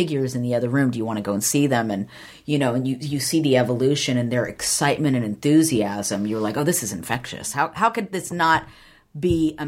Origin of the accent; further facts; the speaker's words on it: Downey, California, United States; I grew up in Downey, which is right around the corner from